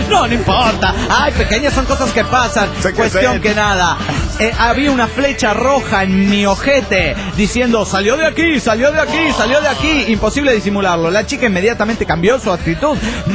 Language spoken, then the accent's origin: Spanish; Oaxaca, Mexico; de Oaxaca, México.